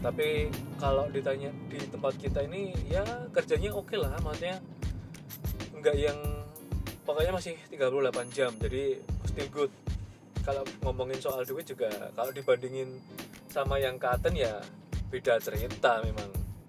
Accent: Yogyakarta, Special Region of Yogyakarta, Indonesia; Cuman kalau di aku dari Jogja gitu kan benar juga ada pabrik tebu.

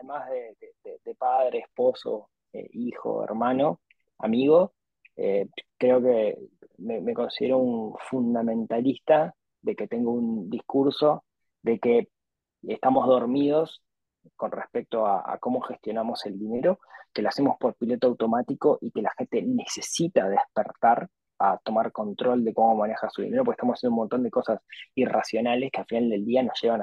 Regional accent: Ciudad de la Costa, Canelones, Uruguay; súper humilde, digamos, cuando era chico. Yo crecí en Shangri-La, en la ciudad de la costa, en Uruguay.

